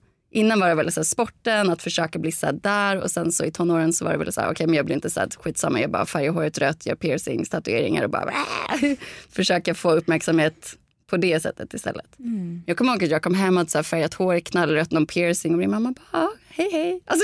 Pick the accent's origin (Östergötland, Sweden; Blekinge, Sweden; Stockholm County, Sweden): Stockholm County, Sweden; Täby; jag kom från Täby